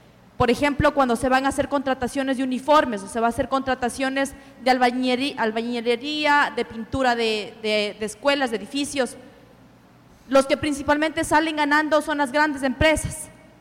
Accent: Ecuador; Yo debo mencionar como ecuatoriana que nosotros también estamos pasando por momentos muy complicados en nuestro país

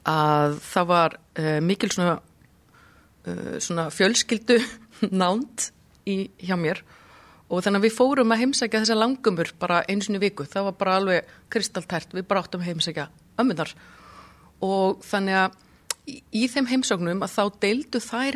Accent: Akureyri, Northeastern Region, Iceland; hreinræktaðar akureyringur þó svo að mér hafi verið tjáð það fyrir nokkrum árum að ég væri búin að búa 2/3 hluta ævinar á höfuðborgarsvæðinu

